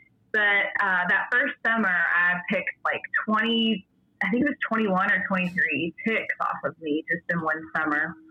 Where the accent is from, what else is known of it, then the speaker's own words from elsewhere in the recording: Kentucky, United States; So, you know, I grew up in Kentucky, and I was always, you know, out in the woods, playing outside